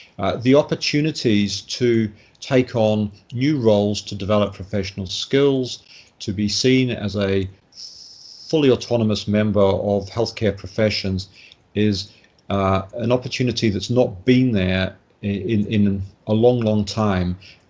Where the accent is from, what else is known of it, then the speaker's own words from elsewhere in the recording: New Zealand; Being a New Zealander, yes, I'm very, very concerned.